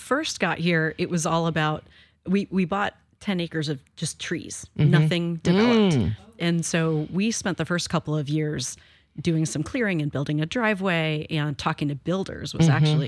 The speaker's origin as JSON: {"language": "English", "region": "East Coast", "country": "United States", "tie": "born or raised there", "lives_now": "Vashon, United States", "said": "I grew up in a small town, and it feels very much like home. I grew up on the East Coast"}